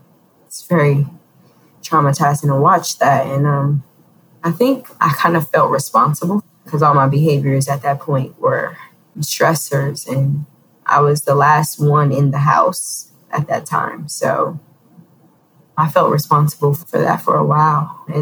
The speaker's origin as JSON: {"language": "English", "town": "Bronx", "region": "New York", "country": "United States", "tie": "born or raised there", "said": "I grew up in Soundview Projects in the Bronx, New York, which was not an easy area to grow up in. I was the last of 9 children."}